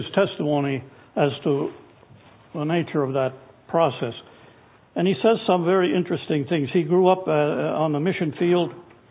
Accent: United States; As I grew up in the Western culture of America and began attending school, the mystery of my childhood was soon replaced by the Western ideal of the explainable.

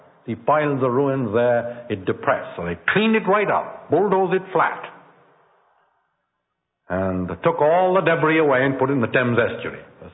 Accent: Kolkata, West Bengal, India; born there; My grandfather was born in Burma, colonial. My father was born in Burma. My mother was born in Burma. I was born in Calcutta.

